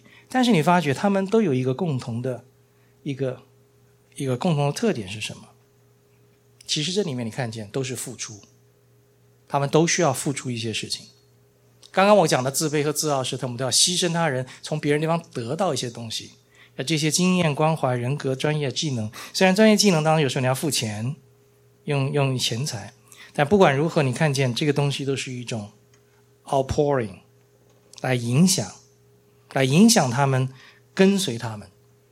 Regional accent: Taiwan; 像我们从小就从小在台湾我们就要读这个先总统蒋公的传记

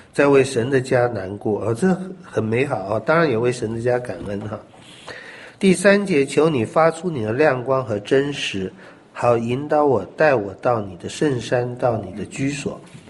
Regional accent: China; 我们中国人也很喜欢讲的，尤其以前老外省人呐、客居啊、客次啊，这不是我的家啊等等

